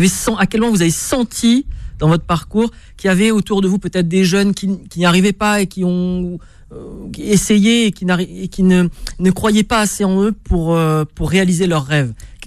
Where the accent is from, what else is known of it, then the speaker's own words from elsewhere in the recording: Sarcelles, Île-de-France, France; moi, je suis de Sarcelles et je suis là devant vous aujourd'hui.